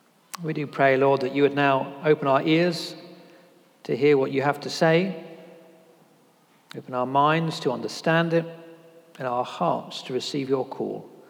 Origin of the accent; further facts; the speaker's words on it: Pittsburgh, Pennsylvania, United States; now in Oxford, United Kingdom; you'll hear from my accent, I'm not from around these parts. I was from Pittsburgh, Pennsylvania. I can't say that now, I'm back in Oxford.